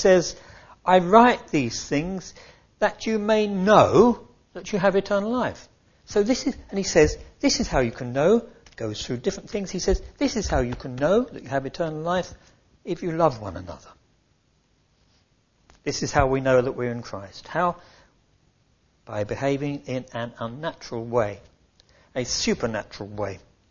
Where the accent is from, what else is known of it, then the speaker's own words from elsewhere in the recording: United Kingdom; Because we're good British people, tend to be a bit reserved in expressing our feelings one to the other